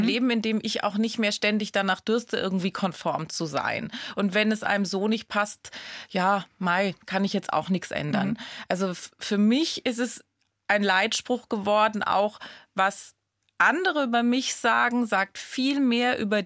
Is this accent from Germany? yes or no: yes; Rhineland-Palatinate, Germany; Ich komme aus der Pfalz und ich konnte den Dialekt nicht.